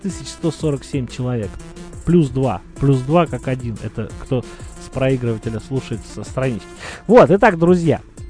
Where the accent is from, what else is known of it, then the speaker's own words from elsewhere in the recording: Tula, Tula Oblast, Russia; also born or lived in Belozersk; Вот, не, я на самом деле туляк. Я туляк, просто пришлось пожить в Белозерске очень долгое время. И потом я вернулся на родину, наконец-то.